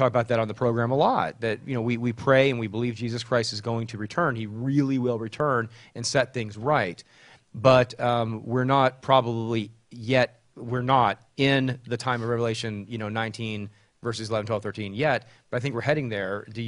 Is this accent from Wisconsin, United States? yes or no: no; Texas, United States; now in Charlotte, United States; Alabama, Texas, my home state, here in Charlotte, all over.